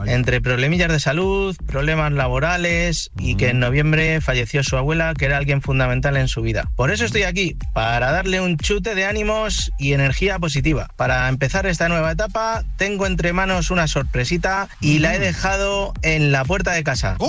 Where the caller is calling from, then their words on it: Madrid, Community of Madrid, Spain; de Madrid y me gustaría darle una sorpresa a mi mujer